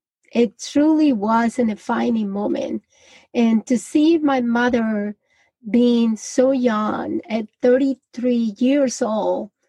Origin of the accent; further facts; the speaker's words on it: Colombia; I'm from Colombia, South America, and I'm very proud of that.